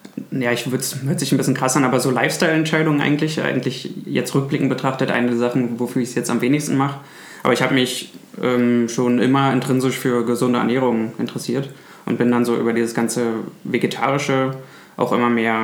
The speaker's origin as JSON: {"language": "German", "town": "Templin", "region": "Brandenburg", "country": "Germany", "lives_now": "Berlin, Germany", "said": "Ich bin 27 und ich komme aus Templin in Brandenburg und wohne jetzt seit 7 Jahren in Berlin."}